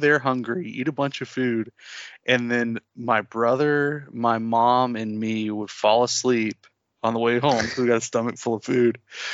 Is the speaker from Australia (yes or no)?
no; Florida, United States; So as a kid, we lived, you know, everybody knows we grew up in Florida.